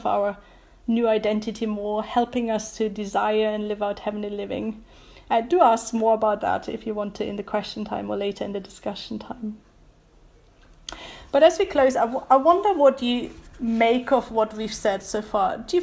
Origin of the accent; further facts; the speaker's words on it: Germany; English is a second language; now in United Kingdom; I have to admit that I'm quite bad at being a British citizen. Not because I haven't got the passport and all. It's because my default thinking is still that I'm German, and so I behave like a German.